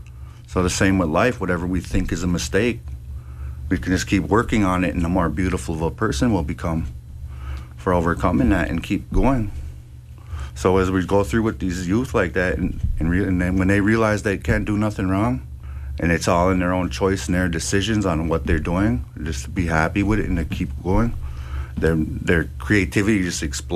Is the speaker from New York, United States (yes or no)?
no; Minneapolis, Minnesota, United States; I do a lot of graffiti on trains and stuff as I was growing up in Minneapolis.